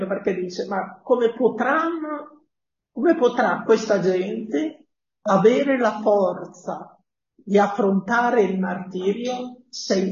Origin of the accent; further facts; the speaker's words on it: Bergamo, Lombardy, Italy; io sono di Bergamo e l'ho vissuto in diretta.